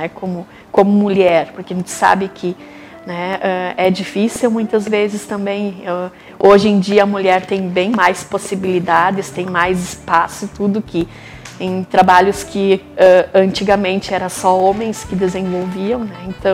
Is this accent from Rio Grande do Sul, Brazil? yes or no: yes; Rosário do Sul, Rio Grande do Sul, Brazil; also born or lived in Agudo; Na verdade, eu só nasci. Nasci em Agudo e cresci em Rosário.